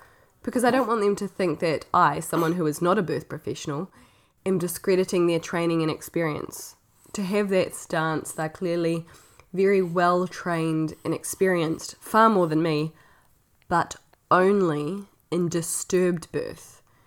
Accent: New Zealand; I come from New Zealand where midwives are free, and at the time I was living in Portugal

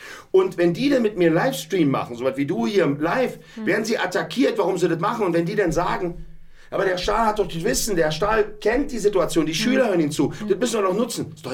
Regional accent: Berlin, Germany; Ich komme aus Berlin, das ist ein Berliner Projekt, ein Berliner Verein, eine Berliner bundesweite Kampagne.

